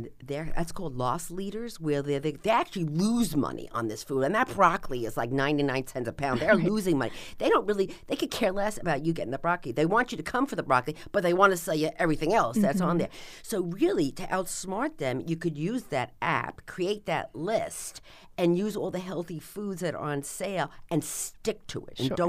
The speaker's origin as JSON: {"language": "English", "region": "New Jersey", "country": "United States", "said": "I mean, I'm from New Jersey, and I can calculate 20% off before I can speak English."}